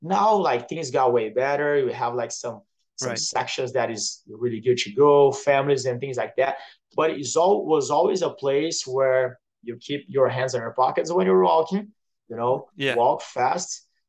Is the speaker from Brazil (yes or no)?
yes; Brazil; So I'm from Brazil, right, Peter? So I grew up going to soccer games.